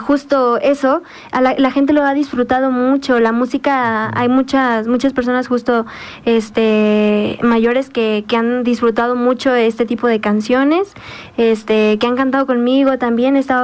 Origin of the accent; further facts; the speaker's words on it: Xochitepec, Morelos, Mexico; Yo soy de Xochitepec, Morelos.